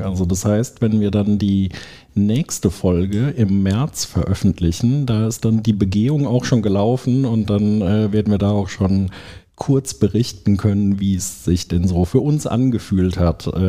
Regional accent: Rhineland, Germany; Also ich bin ja Rheinländer

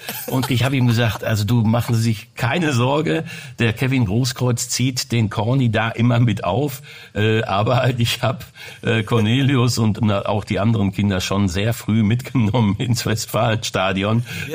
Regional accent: Essen, North Rhine-Westphalia, Germany; bin ja gebürtiger Essener

